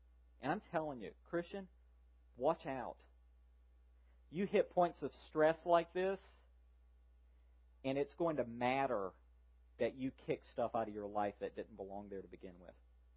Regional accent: the South, United States; we grew up in the South. We had ugly trees.

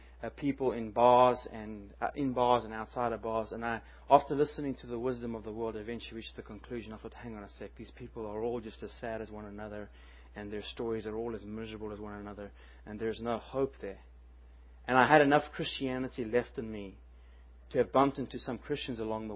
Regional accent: Zimbabwe; born there; I was born in Zimbabwe, so it can be said that I'm really from the deep south.

